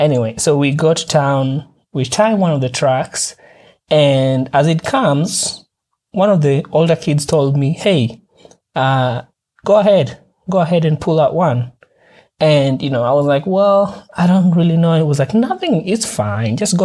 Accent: Kenya; growing up in Kenya has its advantages and disadvantages. But, you know, the advantage is that you're always outside.

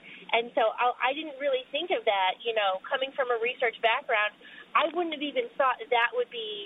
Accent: New York, United States; now in Columbia, United States; Yeah, I live in Columbia, South Carolina. I'm from New York, but I go to school here now.

